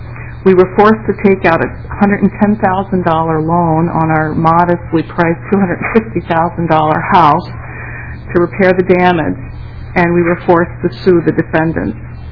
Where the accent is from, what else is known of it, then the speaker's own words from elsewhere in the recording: Shoreview, Minnesota, United States; I'm a homeowner from Shoreview, Minnesota